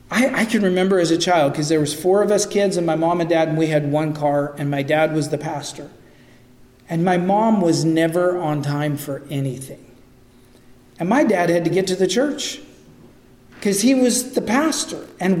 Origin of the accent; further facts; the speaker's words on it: West Coast, United States; You guys know that I grew up on the West Coast. I grew up in a region that is known for being the epicenter of the Wiccan New Age movement.